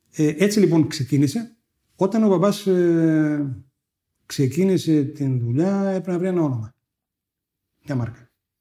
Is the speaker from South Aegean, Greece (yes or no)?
no; Serres, Central Macedonia, Greece; born there; εγώ γεννήθηκα στις Σέρες.